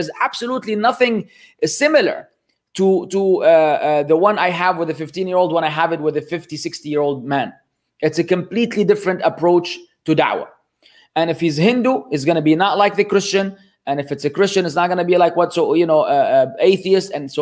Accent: Lebanon; English is a second language; moved away as an adult; Now, I'm not a native speaker. In fact, I was born and raised in Lebanon. The first time I ever boarded a plane, I was already 18 years old.

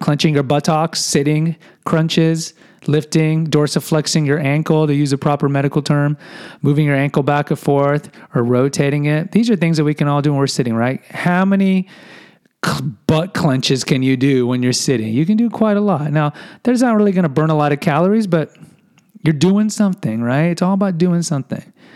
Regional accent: Houston, Texas, United States; I'd be driving between San Antonio and Houston because I grew up in Houston.

